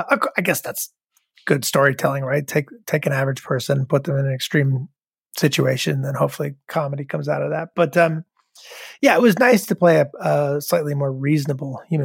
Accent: Rhode Island, United States; You know, I was growing up in Rhode Island and I didn't know anyone who did that.

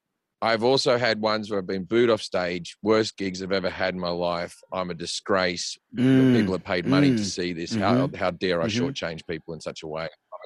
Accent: Australia; I always talk to guys I grew up with in Australia

